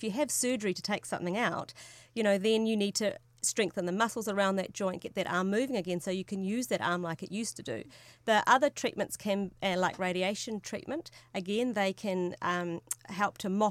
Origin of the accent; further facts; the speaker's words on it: New Zealand; So it doesn't matter that I'm from New Zealand.